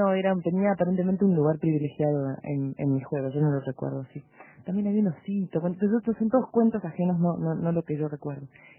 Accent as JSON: {"language": "Spanish", "region": "Montevideo", "country": "Uruguay", "tie": "born or raised there", "said": "Sí, no, nací en Punta Carretas. Nacía en la calle, se llama Ariosto, nace en García Cortinas y muere en Parvadomo."}